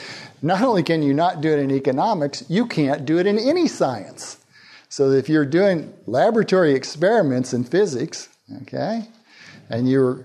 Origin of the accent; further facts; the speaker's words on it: Oklahoma, United States; I'm from Oklahoma and we don't speak no Greek. even in Greek restaurants, they talk like Okies.